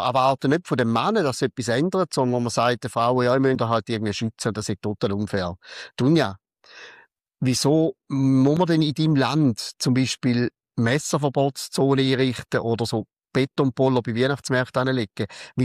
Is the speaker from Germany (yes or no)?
no; St. Gallen, Switzerland; accent: St. Gallen German; also born or lived in Appenzell; Ich kann ihn nur auf St. Gallerdeutsch erzählen.